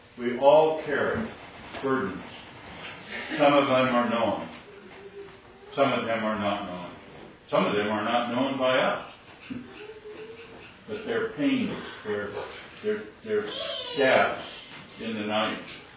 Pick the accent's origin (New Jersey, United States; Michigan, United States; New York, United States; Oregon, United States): Oregon, United States; It's hard because I grew up in Eastern Oregon, which is a lot like Alaska, really, in terms of a lot of the attitudes and kind of independence and self-confidence, but also kind of a stubbornness.